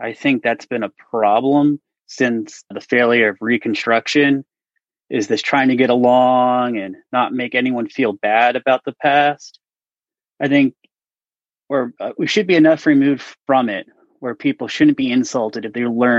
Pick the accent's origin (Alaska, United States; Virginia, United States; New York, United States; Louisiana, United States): Virginia, United States; I grew up mostly in Northern Virginia, but my dad was in the Army, so we moved around quite a bit. But I would call Northern Virginia home.